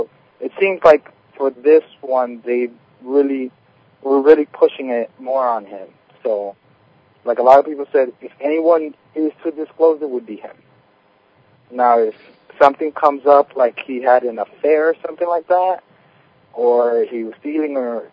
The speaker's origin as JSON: {"language": "English", "region": "New York", "country": "United States", "said": "like, I'm a New Yorker."}